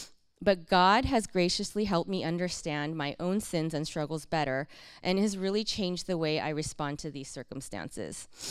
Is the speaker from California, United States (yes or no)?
yes; California, United States; I grew up in Southern California, and I plan to stay put.